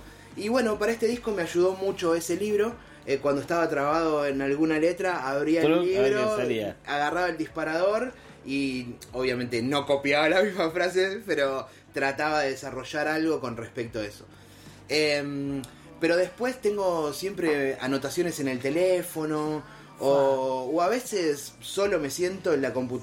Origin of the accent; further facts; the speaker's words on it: La Plata, Buenos Aires Province, Argentina; Soy de acá en La Plata.